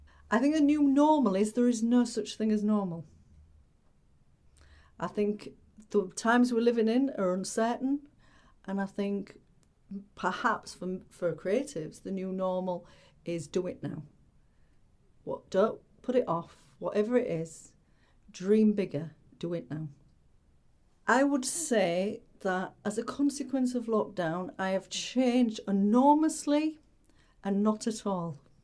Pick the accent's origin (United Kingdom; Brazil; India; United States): United Kingdom; Hull, Yorkshire and the Humber; I was living in Surrey and a long way from home because I'm from Hull.